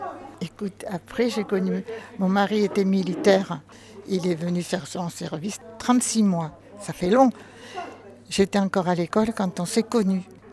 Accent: Algeria; Je viens d'Algérie.

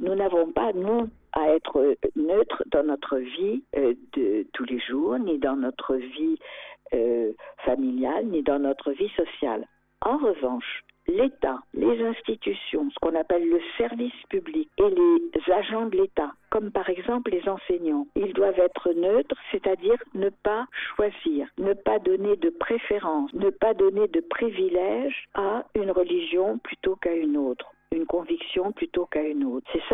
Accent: France; ma citoyenneté en tant que Française dans un pays laïque

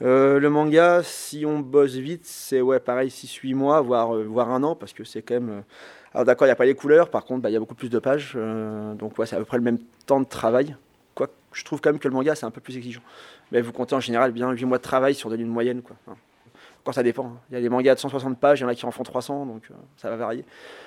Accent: Auvergne-Rhône-Alpes, France; now in Paris, France; moi j'ai grandi dans l'Isère, donc à une époque on n'avait pas encore Internet.

